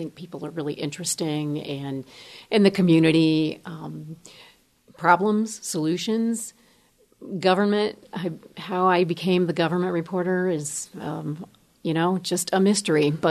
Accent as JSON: {"language": "English", "town": "St. Louis", "region": "Missouri", "country": "United States", "tie": "born or raised there", "lives_now": "Lafayette, United States", "said": "I grew up in St. Louis, Missouri, but I've worked in Lafayette area for a long time."}